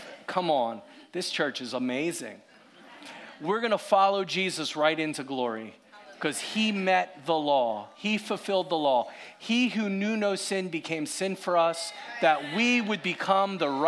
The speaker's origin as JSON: {"language": "English", "town": "Philadelphia", "region": "Pennsylvania", "country": "United States", "tie": "born or raised there", "said": "And growing up outside of Philadelphia, I hated it because mom took all the tasty cakes. Who remembers tasty cakes if you're from Philly?"}